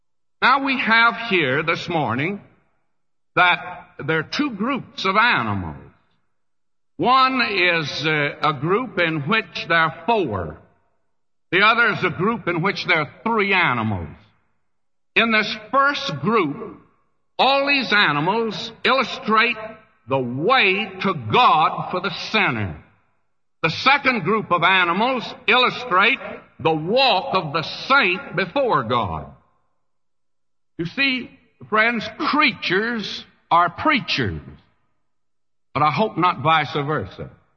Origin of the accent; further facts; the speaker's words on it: Texas, United States; But I'm not saying too much about being a Texan anymore.